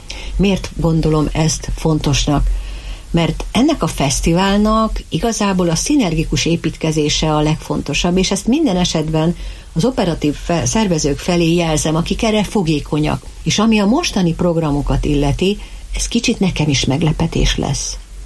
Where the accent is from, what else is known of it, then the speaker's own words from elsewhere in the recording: Szeged, Csongrád-Csanád, Hungary; moved away as an adult; now in Miskolc, Hungary; én szegedi vagyok, szegedi születésű, és a Napfény városában születtem, ott nőttem föl, bár felnőtt életem hosszabb idejét Miskolcon éltem.